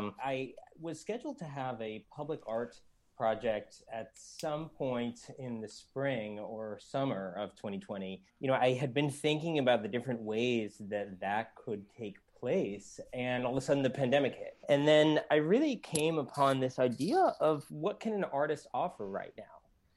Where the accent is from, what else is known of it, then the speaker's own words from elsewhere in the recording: Miami, Florida, United States; I mean, growing up in Miami in a Cuban American community, those words are so intelligible across Spanish speaking countries